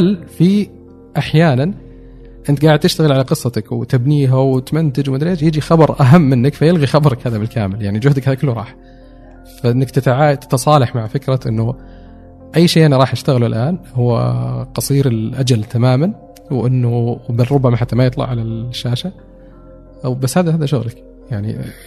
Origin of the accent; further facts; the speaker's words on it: Saudi Arabia; طبعا ساهم فيها اني سعودي فقالوا هذا فاهم اكثر